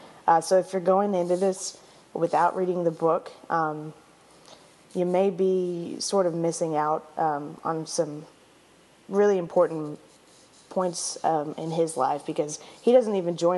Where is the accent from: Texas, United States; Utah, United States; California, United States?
Texas, United States; And I also enjoyed his Texas accent as a Texan.